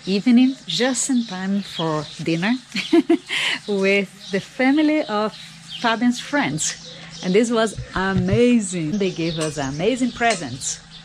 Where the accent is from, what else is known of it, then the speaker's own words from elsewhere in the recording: Brazil; English is a second language; I am from Brazil.